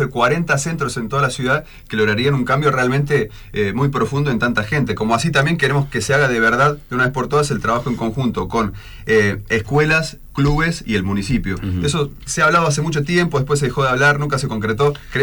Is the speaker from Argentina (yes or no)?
yes; Córdoba, Argentina; born there; Si bien tengo 5 hermanos más grandes por parte de mi viejo allá en Córdoba, yo soy nacido en Córdoba, me vine a vivir acá en el 89, me radiqué definitivamente en el 92, porque vivimos 3 años en Villa Paranacito, nos vinimos con la inundación del 92